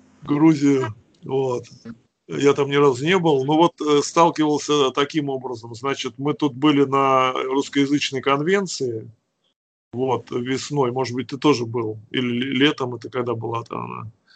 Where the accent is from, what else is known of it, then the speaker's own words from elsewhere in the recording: Moscow, Russia; я алкоголик из Москвы.